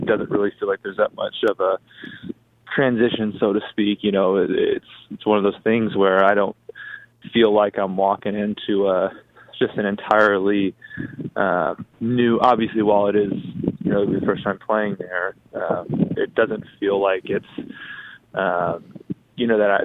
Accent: Arizona, United States; And obviously it was extremely intriguing to come back home and represent Arizona, my home state.

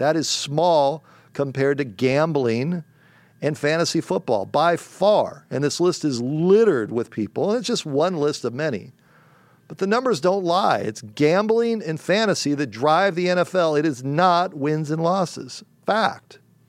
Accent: California, United States; I grew up in Southern California. They are the L.A. Rams.

